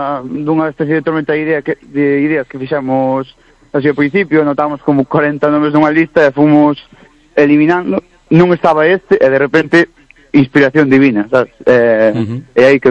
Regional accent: Santa Comba, Galicia, Spain; dos dous que somos de Santa Comba

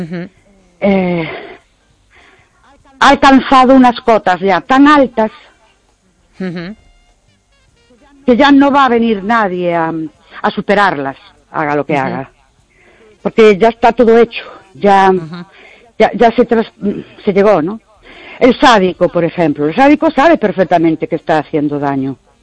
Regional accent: Ourense, Galicia, Spain; de Orense.

